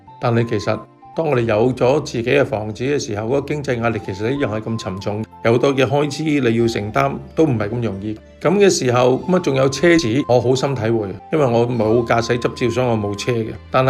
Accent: China; 我中国人很强调就能够传宗接代

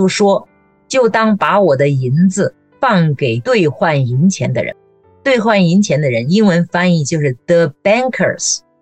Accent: China; 我小的时候在中国

